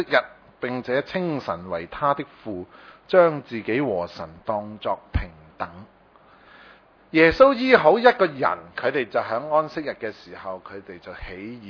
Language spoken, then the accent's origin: Chinese; Hong Kong; 这个广东话呢，我们香港人作的呢就是这样来的。